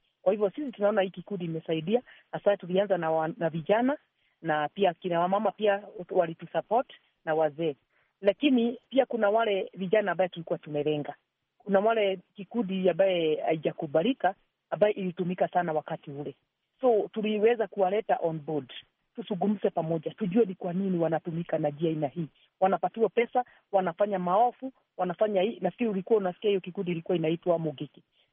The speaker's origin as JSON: {"language": "Swahili", "town": "Gatanga", "region": "Murang'a County", "country": "Kenya", "lives_now": "Naivasha, Kenya", "said": "hata mimi mwenyewe sijazaliwa Naivasha, nilitoka Gatanga huko Murang'a."}